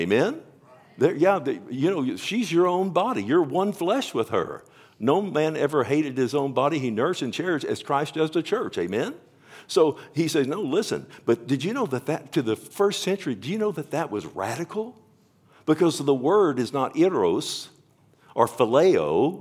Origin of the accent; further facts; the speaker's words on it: Texas, United States; so I didn't know any better. I'm from Texas.